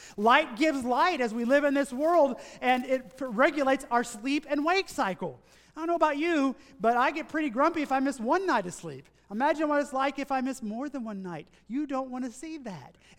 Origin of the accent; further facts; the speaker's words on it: Tennessee, United States; So growing up in Tennessee, in East Tennessee, I wasn't that far from Chattanooga.